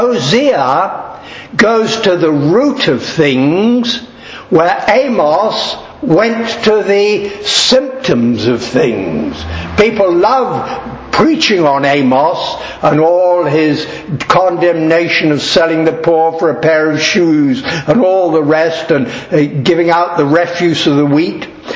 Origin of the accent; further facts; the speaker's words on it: India; born there; I was born in India as a member of the British Empire, and I had no doubt about it as I grew up.